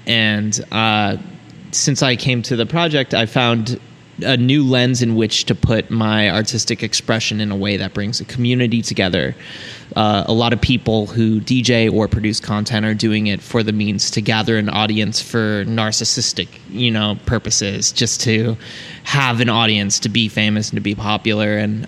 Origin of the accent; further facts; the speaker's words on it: Phoenix, Arizona, United States; I grew up in Phoenix, Arizona